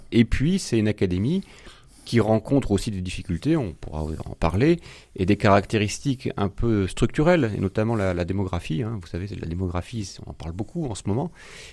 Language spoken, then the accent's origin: French; Douai, Hauts-de-France, France; D'abord, je viens du nord, puisque je suis né à Douai